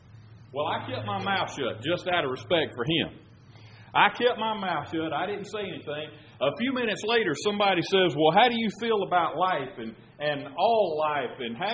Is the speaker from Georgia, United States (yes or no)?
yes; Georgia, United States; I was raised in South Georgia, very conservative, okay?